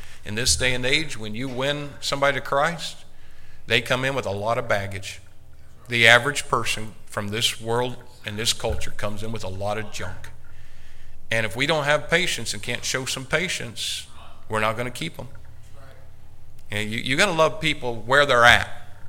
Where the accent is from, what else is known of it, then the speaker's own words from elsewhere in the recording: Indiana, United States; And, of course, it was a swish, nothing but net, because I am from Indiana.